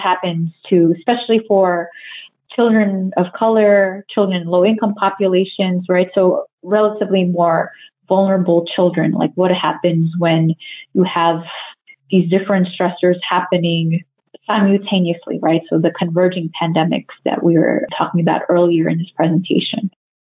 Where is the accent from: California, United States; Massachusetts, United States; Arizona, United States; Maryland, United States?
California, United States; So in my home state of California, we had natural wildfires